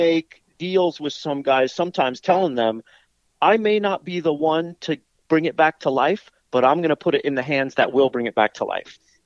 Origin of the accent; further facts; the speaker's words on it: Los Angeles, California, United States; I grew up in Los Angeles, and so I branded it as the LA County Jail bus.